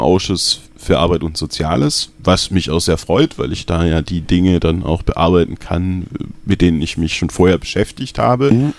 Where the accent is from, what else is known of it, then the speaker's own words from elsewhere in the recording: Tübingen, Baden-Württemberg, Germany; Tübingen geboren bin ich nicht, aber ich bin, seit ich anderthalb Jahre alt bin, in Tübingen aufgewachsen. Also würde ich schon sagen, dass ich Tübinger bin.